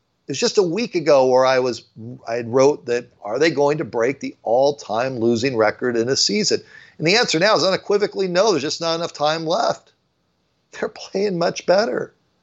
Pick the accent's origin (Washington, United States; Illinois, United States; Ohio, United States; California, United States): California, United States; San Diego; I'm from San Diego. I don't have anything with the Padres. Yeah, I grew up going to games.